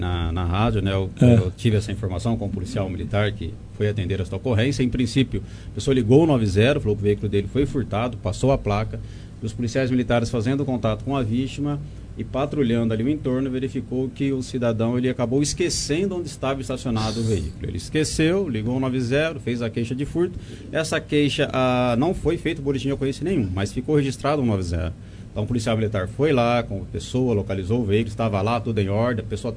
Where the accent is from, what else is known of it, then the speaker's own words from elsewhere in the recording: Jaboticabal, São Paulo, Brazil; Eu sou de Jaboticabal, muitas pessoas conhecem a popular festa do Quitute lá